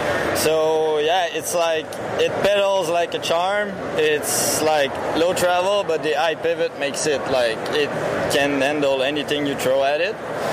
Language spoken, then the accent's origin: English; Mont-Sainte-Anne, Quebec, Canada; From Quebec in Canada, from Mont-Saint-Anne, where we've been used to, where we host the World Cup for 30 years.